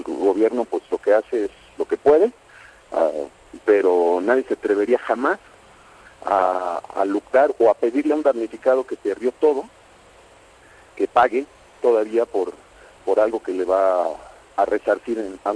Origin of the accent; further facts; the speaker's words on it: Mexico; todos esos son retos que tenemos que enfrentar como mexicanos.